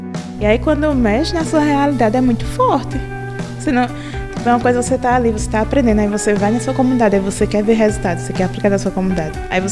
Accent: Porto Alegre, Brazil; sou de Porto Alegre. Comunidade rural. Agora não, diga, sou Porto Alegre, comunidade quilombola.

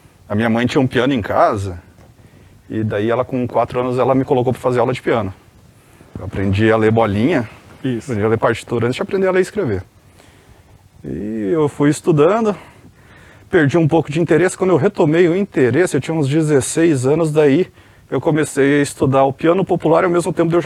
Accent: Lages, Santa Catarina, Brazil; que eu sou de Lages. Lages é a Serra Catarinense.

